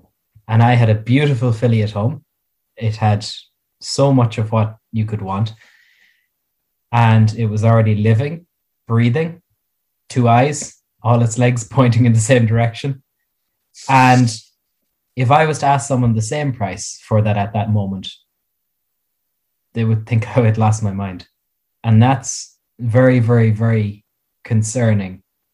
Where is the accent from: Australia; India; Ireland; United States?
Ireland; I find when we as Irish breeders go to Holland and go to Belgium